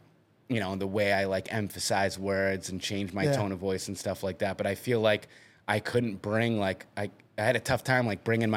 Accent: Massachusetts, United States; So it's like, here I am from Massachusetts, like, and now everybody in Little Rock, Arkansas is talking about a video that I made.

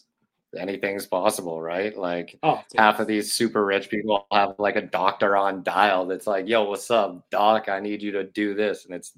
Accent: Canada; Like, me as a Canadian, I'm super, like, I'm prideful of being Canadian, you know?

